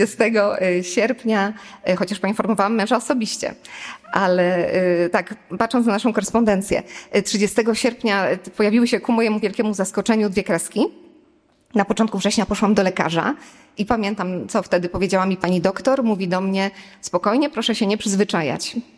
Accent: Gostyń, Greater Poland Voivodeship, Poland; w ogóle pochodzimy z Gostynia. Gostyń jest około 80 kilometrów od Poznania.

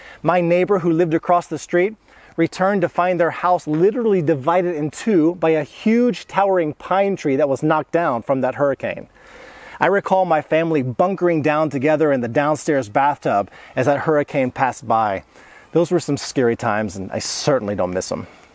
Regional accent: Texas, United States; let me switch over to some of the things I really don't miss about growing up in Texas.

